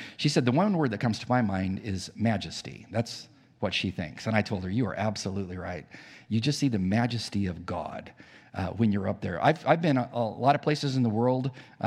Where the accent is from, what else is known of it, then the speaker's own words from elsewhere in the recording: United States; And I grew up on the Mexican border